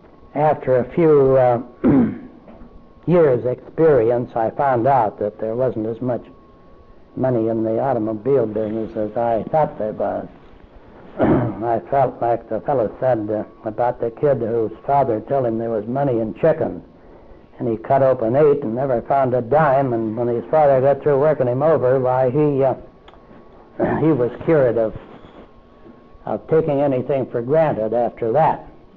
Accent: Washington, United States; born there; I was born in Washington State when it was a territory.

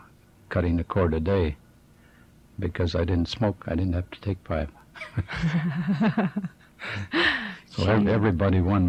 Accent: Everett, United States; I grew up in Everett. We moved into Everett when I was about a year old. And I went all through grade school and junior high and high school in Everett.

